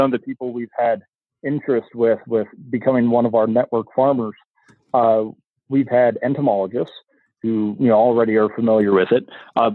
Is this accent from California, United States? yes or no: yes; Long Beach, California, United States; So I didn't grow up in Montana. I grew up in Long Beach, California.